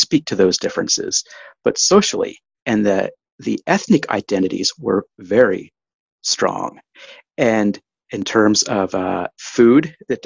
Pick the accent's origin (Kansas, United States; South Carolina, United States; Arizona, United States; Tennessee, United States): Kansas, United States; a world in the megaplex of Dallas, Texas, that was vastly different than the communities that I grew up in South Central Kansas.